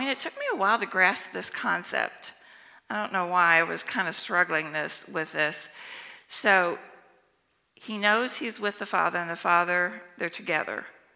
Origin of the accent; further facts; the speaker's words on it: United States; born there; I was born in America, didn't choose it, got lucky.